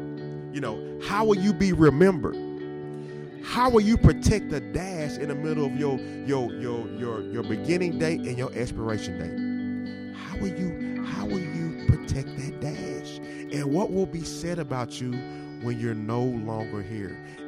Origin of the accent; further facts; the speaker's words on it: Knoxville, Tennessee, United States; now in Chattanooga, United States; I'm from Knoxville originally. Came up here to go to school, finished, got a couple degrees from UTC.